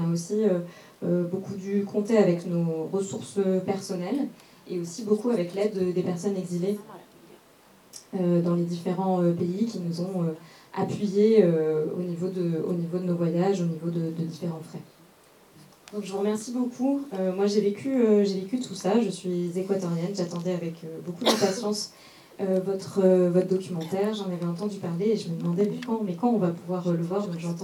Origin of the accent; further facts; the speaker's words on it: Peru; je viens du Pérou.